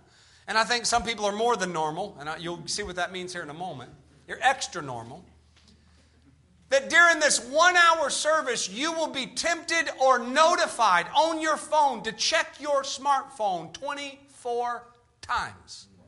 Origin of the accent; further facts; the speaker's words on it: North Carolina, United States; Do you realize that when Wilbur and Orville Wright here in North Carolina, my home state, discovered flight?